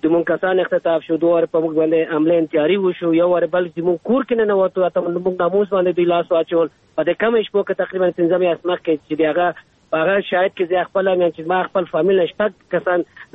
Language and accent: Pashto; Afghanistan; زه د افغانستان سیک یم.